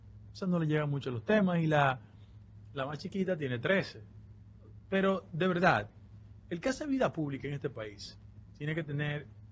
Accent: Dominican Republic; Yo soy el político dominicano

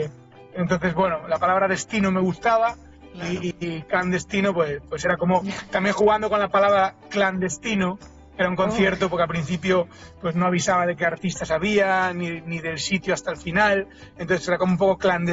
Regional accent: A Coruña, Galicia, Spain; paseando un día con él por un parque en mi ciudad natal, en La Coruña, el parque de Santa Margarita

